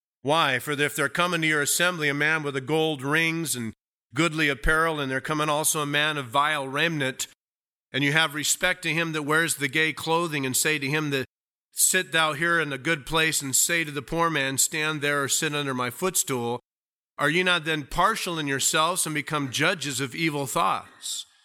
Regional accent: United States; And I am thankful, Lord, that I was born and raised and live in the United States of America.

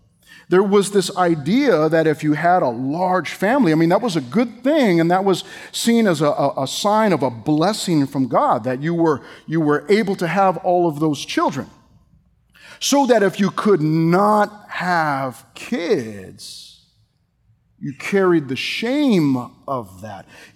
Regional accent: United States; Yes, I'm American, but I don't watch any other sports.

